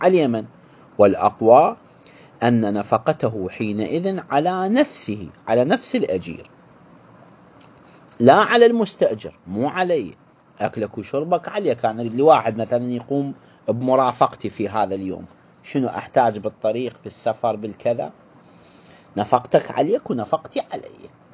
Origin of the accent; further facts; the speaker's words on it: Iraq; إحنا عندنا في العراق